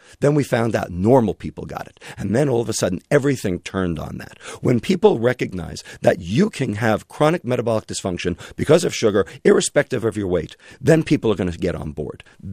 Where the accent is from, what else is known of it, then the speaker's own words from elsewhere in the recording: Brooklyn, New York, United States; And I'm from Brooklyn.